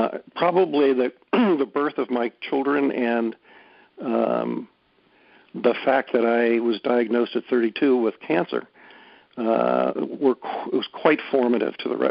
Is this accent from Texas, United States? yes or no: no; St. Louis, Missouri, United States; born there; I was born in St. Louis and moved around a bit as a kid to parents who were wonderful, and we were not remarkable.